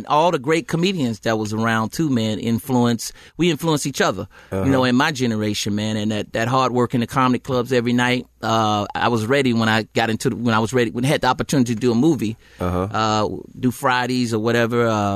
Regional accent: Decatur, Georgia, United States; I'm from Atlanta, Decatur.

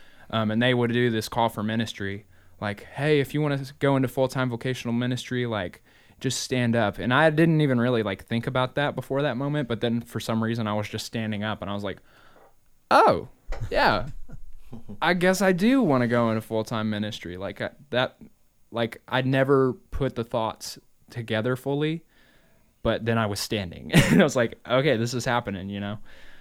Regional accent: Indianapolis, Indiana, United States; I'm driving 8 hours away to Joplin, Missouri. Cause I was from Indianapolis.

